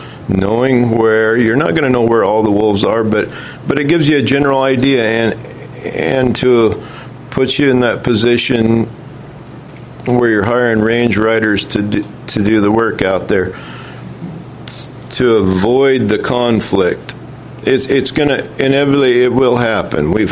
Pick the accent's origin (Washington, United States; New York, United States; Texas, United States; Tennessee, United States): Washington, United States; There's three generations on a ranch, and we're from Stevens County, just north of Colville.